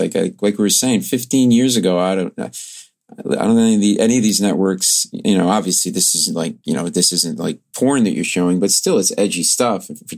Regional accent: Cranston, Rhode Island, United States; Vin is from my hometown in Cranston, Rhode Island, actually. Fellow Rhode Island boy.

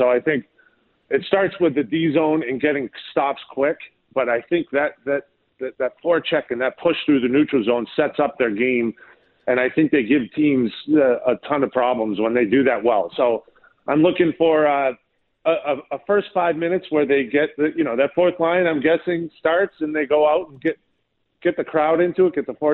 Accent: Boston, Massachusetts, United States; Well, don't forget, I grew up in Boston, and that's where I got my dunks.

